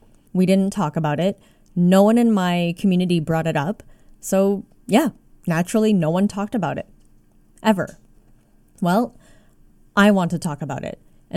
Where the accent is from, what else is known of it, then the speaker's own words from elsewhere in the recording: Canada; So for me, a visibly Asian woman who was born and raised in Canada, I was expected to fit the stereotype or the model minority, as it were.